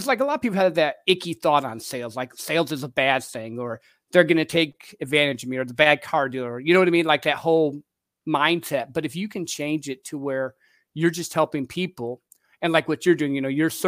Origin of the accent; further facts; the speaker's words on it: Midwest, United States; So I grew up in the Midwest in a little country town where you're supposed to, you know, work, get married, work for the same company forever, whatever.